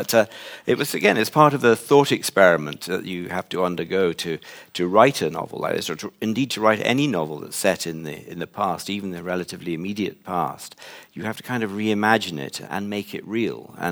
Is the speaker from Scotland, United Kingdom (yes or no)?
yes; Scotland, United Kingdom; As a Scot myself, I sort of reclaimed him for the homeland.